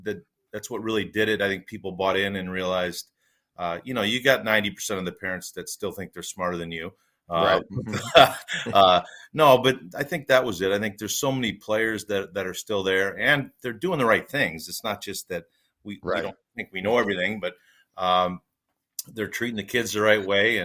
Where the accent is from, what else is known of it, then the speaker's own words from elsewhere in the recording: Detroit, Michigan, United States; I think it was it's almost like how it takes a city. I grew up in Detroit, right?